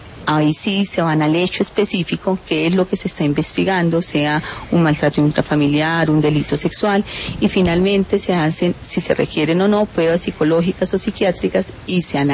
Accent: Colombia; nosotros como ciudadano colombiano

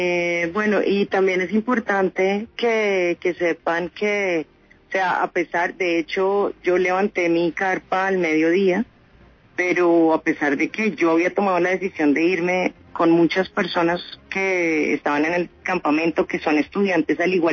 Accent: Colombia; he vivido toda la vida en Colombia

